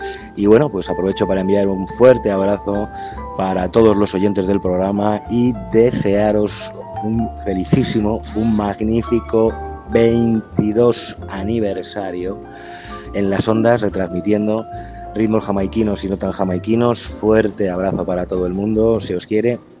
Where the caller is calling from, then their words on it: Spain; Hola a todos los oyentes, un fuerte abrazo desde España.